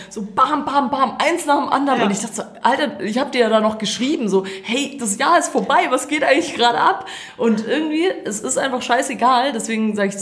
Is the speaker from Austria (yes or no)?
no; Croatia; now in Germany; Ich war in meiner Heimat und das war sehr, sehr schön. Mache ich eigentlich aber jedes Jahr.